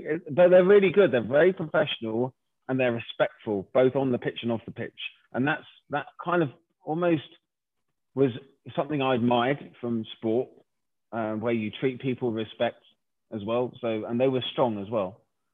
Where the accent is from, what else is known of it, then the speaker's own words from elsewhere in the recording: Twickenham, London, United Kingdom; we're from Twickenham originally.